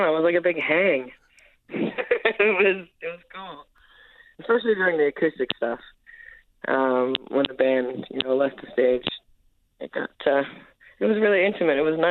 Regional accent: Badger, Newfoundland and Labrador, Canada; No, I'm from Badger.

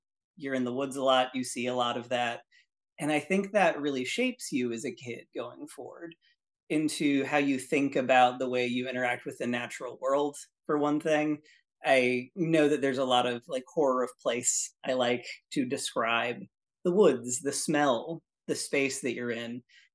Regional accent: Appalachia, United States; the things that were normal as a child growing up in Appalachia the South

